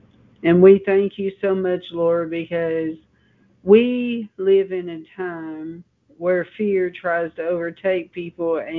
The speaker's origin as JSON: {"language": "English", "town": "Nashville", "region": "Tennessee", "country": "United States", "tie": "born or raised there", "said": "which is how I ended up in Nashville, how I was born in Nashville, is because him and my mother, they married in Arkansas."}